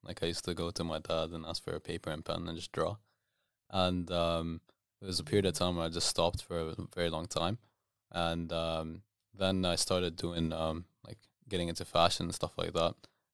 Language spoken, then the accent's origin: English; Amman, Amman Governorate, Jordan; not related to … we're both from Amman.